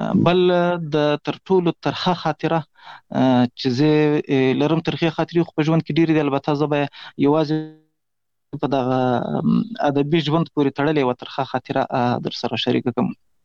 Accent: Ghazni, Afghanistan; now in Pishin, Pakistan; زه خو اصلا د افغانستان د غزنی ولایت اوسېدونکی یم، د مهاجرت شپې ورځې په پاکستان کې تیروم، په پاکستان کې زیږیدلی یم، د کوټې سره نږدې پښین ښار ګوټي ورته وایي، په دې پښین ښار کې اوسېږم

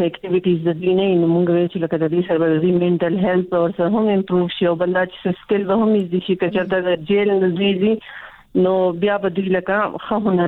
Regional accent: Swat, Khyber Pakhtunkhwa, Pakistan; زه د سوات اوسیدونکی یم

